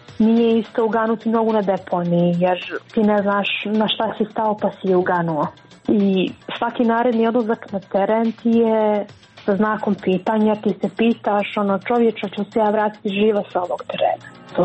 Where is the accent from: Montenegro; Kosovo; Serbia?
Montenegro; Jer to je takva praksa kod nas u Crnoj Gori.